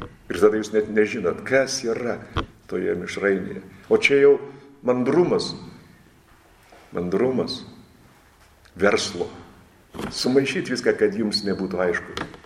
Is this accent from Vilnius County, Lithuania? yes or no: no; Utena, Utena County, Lithuania; Aš prisimenu, kada dar vaikas būdamas augau Utenoje.